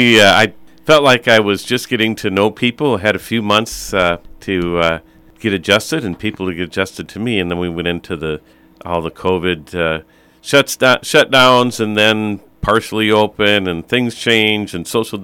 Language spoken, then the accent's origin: English; Eagan, Minnesota, United States; Well, I grew up in Eagan.